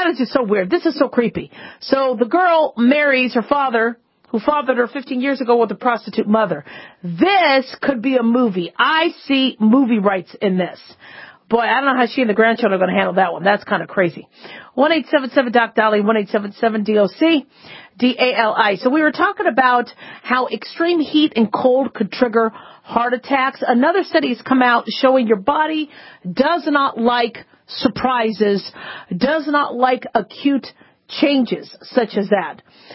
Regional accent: Phoenix, Arizona, United States; I mean, I've lived in extreme heat most of my life because I grew up in Phoenix.

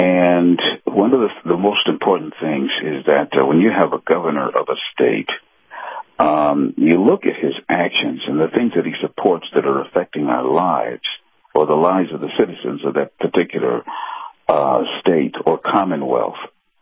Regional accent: United States; So, you know, as an American who happens to be black

